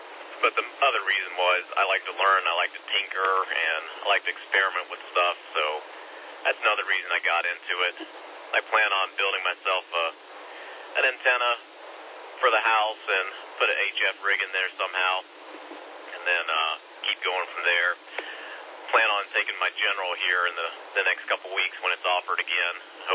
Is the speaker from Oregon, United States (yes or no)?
no; North Augusta, South Carolina, United States; I grew up in North Augusta, South Carolina.